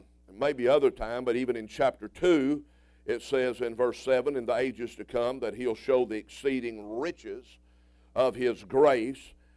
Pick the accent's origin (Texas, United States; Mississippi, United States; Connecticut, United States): Mississippi, United States; Yeah, but I'm from Mississippi. And so in Mississippi, it makes a lot of sense.